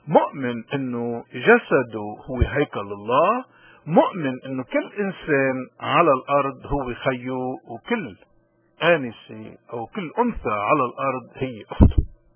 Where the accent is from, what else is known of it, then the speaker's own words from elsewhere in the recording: Lebanon; كلبنانيين نحن اليوم وبلدنا عم بمر بهالأزمات المتلاحقة